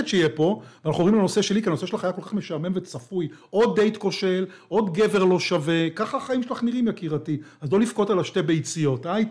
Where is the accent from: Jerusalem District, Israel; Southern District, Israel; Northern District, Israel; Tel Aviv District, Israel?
Tel Aviv District, Israel; Tel Aviv